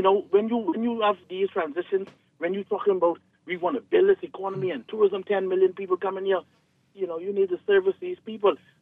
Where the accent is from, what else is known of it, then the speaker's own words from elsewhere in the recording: Bahamas; I always remember as a young boy growing up in Camp Road, I shared a room with my four sisters, and my mom and my dad in a two-bedroom wooden house.